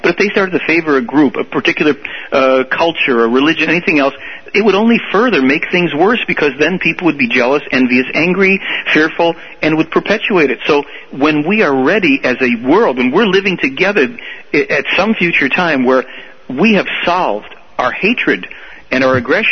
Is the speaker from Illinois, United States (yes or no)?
yes; Chicago, Illinois, United States; born there; No, I'm born here. I was born in Chicago. That's not too far.